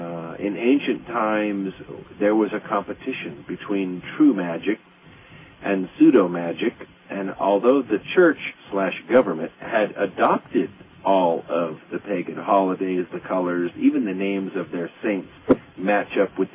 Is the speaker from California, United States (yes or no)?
yes; Los Angeles, California, United States; born there; Even though I was born in Los Angeles, I've traveled the world and I can live, I guess, where I want to live.